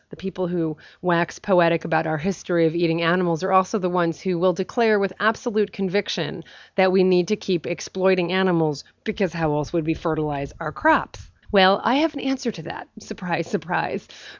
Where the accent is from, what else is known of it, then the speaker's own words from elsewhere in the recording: East Coast, United States; now in San Francisco, United States; I grew up on the East Coast. I know what extreme seasons are.